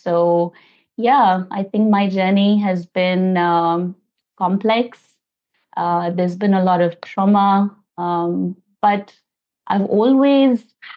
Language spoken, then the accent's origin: English; India; now in New Zealand; I'm from India. I've immigrated to New Zealand and now New Zealand is home. I've been here for the last 10 years.